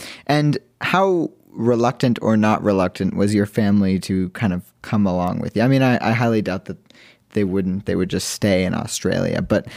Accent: Canada; born there; I am Canadian by birth.

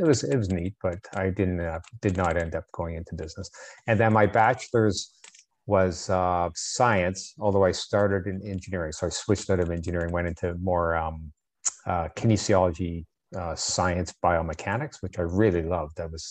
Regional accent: Windsor, Ontario, Canada; I grew up in a place called Windsor, Ontario, which is sort of west of Toronto, smaller town. And I lived there till I was about 8 years old.

